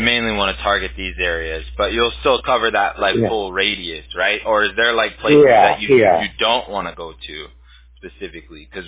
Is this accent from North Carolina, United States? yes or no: no; Hawaii, United States; I grew up on King Kamehameha Highway.